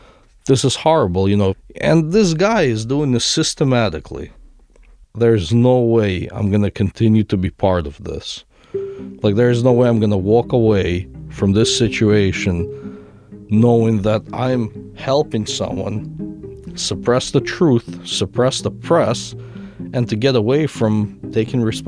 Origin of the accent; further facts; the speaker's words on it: United States; listen, I'm an American. I live paycheck to paycheck.